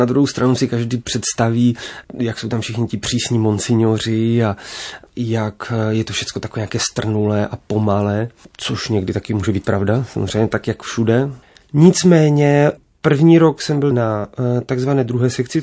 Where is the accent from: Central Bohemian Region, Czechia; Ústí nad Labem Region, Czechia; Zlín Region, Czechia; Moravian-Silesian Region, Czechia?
Moravian-Silesian Region, Czechia; Ostrava; Pocházím z Ostravy a pocházím z takové normální katolické rodiny.